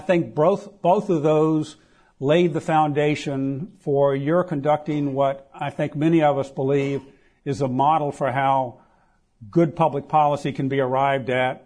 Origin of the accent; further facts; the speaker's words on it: the South, United States; How did you know I was from the South, where, you know, in the South, kudzu strangles things?